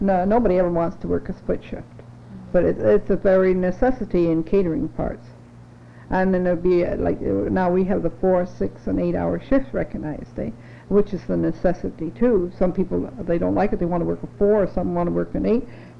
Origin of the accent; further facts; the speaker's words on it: Canada; we're Canadian, and we have different feelings, really.